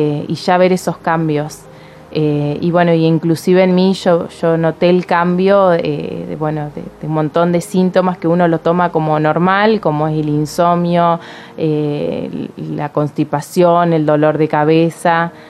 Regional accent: Paraná, Entre Ríos, Argentina; Provengo de Paraná, Entre Ríos, tengo 31 años

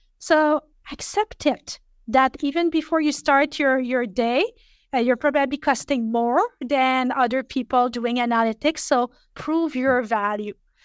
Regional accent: Montreal, Quebec, Canada; now in Toronto, Canada; I'm French from Montreal, but I live in the GTA.

